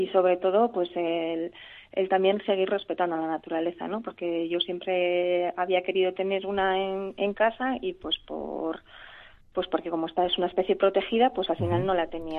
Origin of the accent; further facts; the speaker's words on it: Mondragón, Basque Country, Spain; now in El Oso, Spain; venimos de Mondragón, de Arrasate.